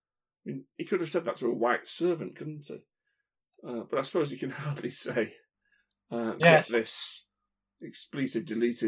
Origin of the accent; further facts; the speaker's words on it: United Kingdom; as I said, being British, I don't really have many punch-the-air moments in my life.